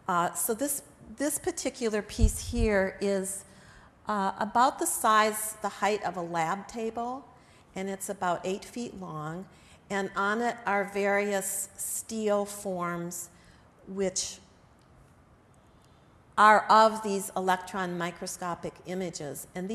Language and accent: English; Wisconsin, United States; And also, I grew up Catholic in Wisconsin, and I have always felt that that's a part of my using red